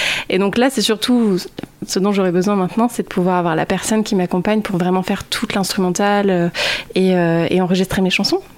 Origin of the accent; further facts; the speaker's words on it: Réunion, France; now in La Rochelle, France; J'ai grandi à La Réunion, mais du coup, j'habite d'accord. à La Rochelle depuis 6 ans, donc je me sens chez moi maintenant.